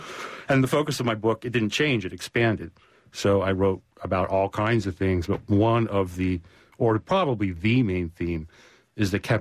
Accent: California, United States; I grew up in California. I used to go to SeaWorld when I was a kid.

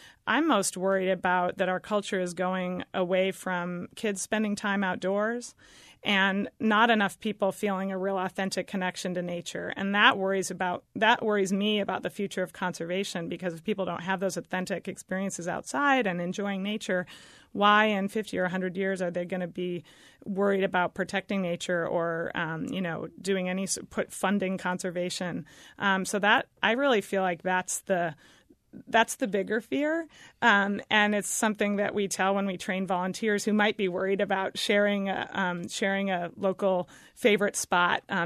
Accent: Alaska, United States; because out west, I'm actually from out west, and I'm actually from Alaska, where 99% of the land is owned by the public.

